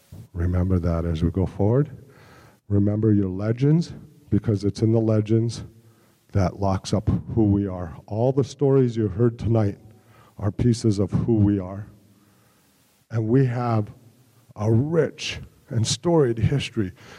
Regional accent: Minnesota, United States; also born or lived in Mille Lacs, United States; now in Hayward, United States; I live in Hayward, Wisconsin right now, but I'm originally from Mille Lacs. I grew up on the Leech Lake and White Earth reservations here in Minnesota.

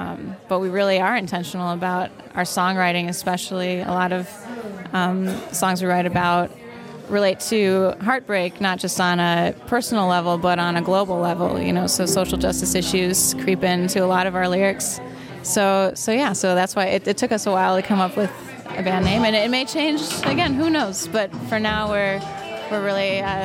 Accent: Winona, Minnesota, United States; I'm from Winona originally, a little outside of Winona, Wiscoy Valley. So I love coming back here and playing.

